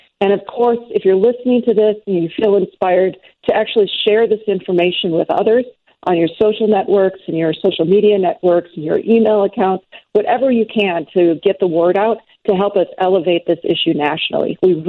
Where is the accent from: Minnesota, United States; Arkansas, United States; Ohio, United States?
Minnesota, United States; moved away as an adult; now in Alaska, United States; Yeah, well, I grew up in Minnesota, and I've always enjoyed, you know, fishing with my dad